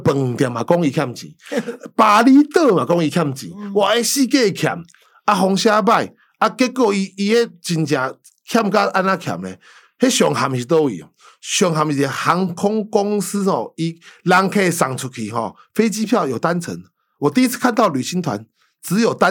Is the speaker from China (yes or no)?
no; Taiwan; 我们台湾人在柬埔寨旅行的时候，万一你掉护照